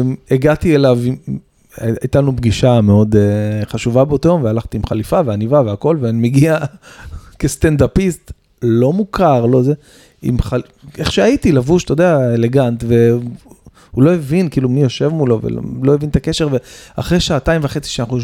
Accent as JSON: {"language": "Hebrew", "town": "Bat Yam", "region": "Tel Aviv District", "country": "Israel", "tie": "born or raised there", "said": "אם היה לנו משחק בית ביפו, הייתי הולך ברגל, מבת ים עד יפו, בתור ילד בן 10 לבד, ביום שבת, ב-8 בבוקר"}